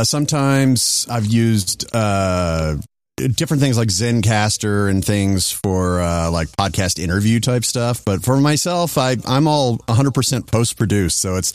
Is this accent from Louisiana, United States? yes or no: yes; Lake Charles, Louisiana, United States; also born or lived in Dallas; I moved out here in 2005 from Dallas. So basically I'm a Texan, even though I'm from Louisiana, Lake Charles